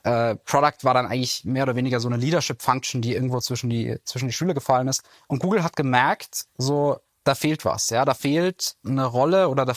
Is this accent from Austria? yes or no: yes; Innsbruck, Tyrol, Austria; Ja, ich bin aufgewachsen in Innsbruck, Österreich, also gar nicht so weit weg